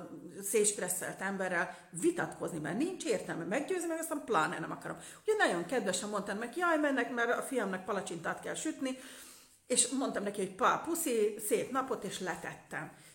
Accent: Slovakia; felvidéki magyarként én azért nézem, hogy a felvidéki magyar pártok hogy kommunikálnak

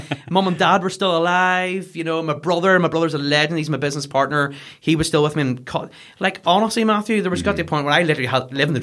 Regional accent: Dundonald, Northern Ireland, United Kingdom; Home was Dundonald. I grew up in Dundonald. Very good. Now, family wise, my family are originally from Monaghan.

